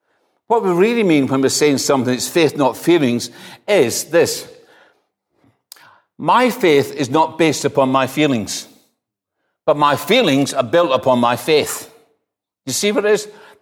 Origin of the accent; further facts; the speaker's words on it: Greenock, Scotland, United Kingdom; Now, I am from Greenock. I'm from Clydeside. And I know what that means.